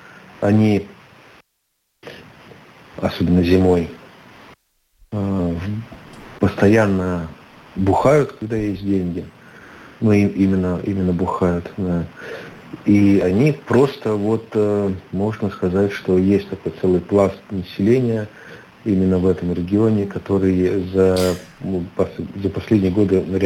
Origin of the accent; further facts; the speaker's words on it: Rezekne, Latgale, Latvia; поскольку я и сам из Резекне и примерно представляю, как живут люди в деревнях вокруг Резекне